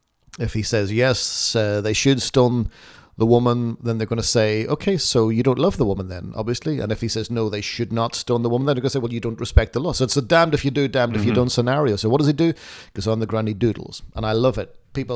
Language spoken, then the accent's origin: English; Ireland; I find that one really tough because I'm Irish and I love a good fight.